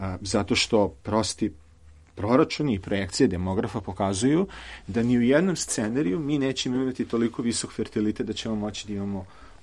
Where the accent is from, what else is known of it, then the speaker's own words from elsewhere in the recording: Serbia; Mi Srbi volimo da smo veliki.